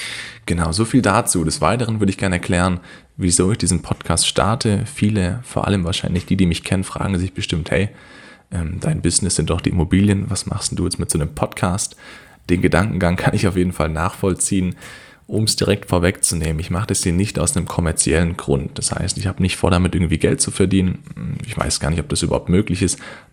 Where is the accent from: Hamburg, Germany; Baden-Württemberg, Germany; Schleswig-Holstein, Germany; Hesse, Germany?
Baden-Württemberg, Germany; Kornwestheim; ich komme aus Kornwestheim, das ist eine Stadt, ja, mittelgroß, ich glaube mittlerweile 35.000 Einwohner, circa 10 Minuten weg von Stuttgart.